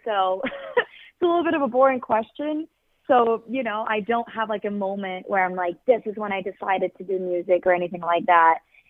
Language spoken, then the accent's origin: English; Switzerland; Yeah, so it's actually not very different at all.